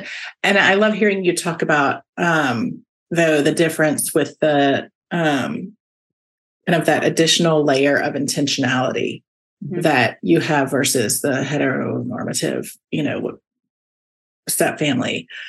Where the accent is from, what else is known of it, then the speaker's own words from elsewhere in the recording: the South, United States; I'm from the South. We always say the wrong thing.